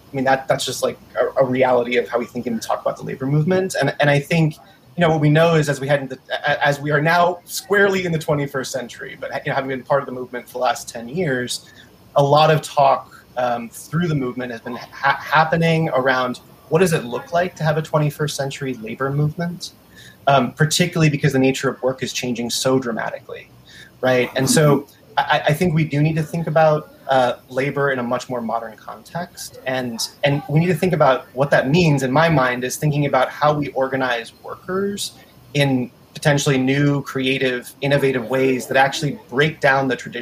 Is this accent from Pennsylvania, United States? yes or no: yes; Millville, Pennsylvania, United States; And I grew up in this area. I grew up around Millville, Bloomsburg, graduated from Hughesville. I now live in Lewisburg